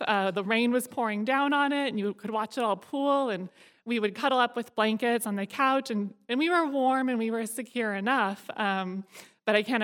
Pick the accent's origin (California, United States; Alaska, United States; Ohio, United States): Alaska, United States; Cordova; I grew up in Cordova, and my parents had moved there shortly after I was born because it seemed like the perfect place to raise a family.